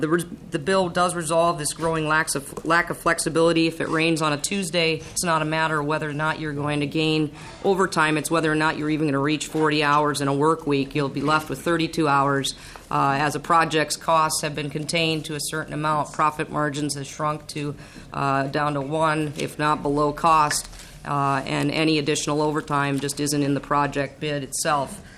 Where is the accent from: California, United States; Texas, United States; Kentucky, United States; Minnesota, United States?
Minnesota, United States; I'm from the Iron Range.